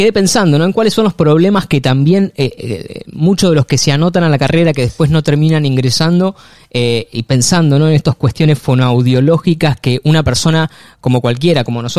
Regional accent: San Nicolás, Buenos Aires Province, Argentina; yo viví y nací en San Nicolás

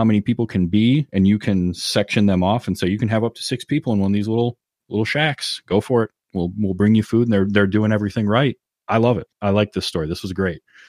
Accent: Michigan, United States; So a Michigan bed and breakfast, my home state, and actually just a few miles away from me, has built 5 ice shanties

